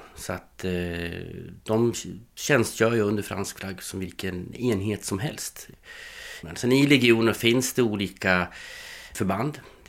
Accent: Västerås, Västmanland County, Sweden; moved away as an adult; now in France; Jag är född och uppväxt i Västerås fram till 24 års ålder. Där jag tog en enkel biljett till Paris 1994.

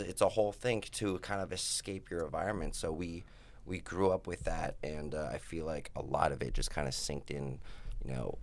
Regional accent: Las Vegas, Nevada, United States; And that was our environment growing up in Vegas, you know.

